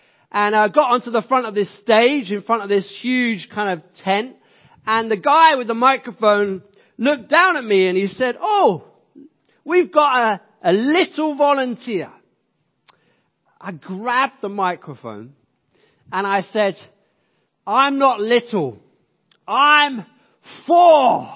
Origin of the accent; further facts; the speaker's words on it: Ilford, London, United Kingdom; I grew up in West London until the age of 7. Then we moved to Ilford with my dad, mom and brother. But before that, I lived in West London near Ealing.